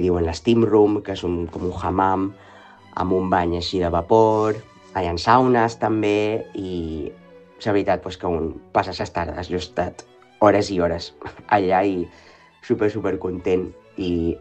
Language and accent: Catalan; Ibiza, Balearic Islands, Spain; quan els dic que som d'Eivissa, diuen... És un clàssic.